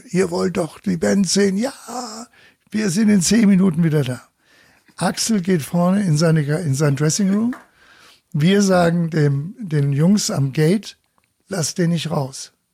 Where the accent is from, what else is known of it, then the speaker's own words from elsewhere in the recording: Bavaria, Germany; ich als Bayer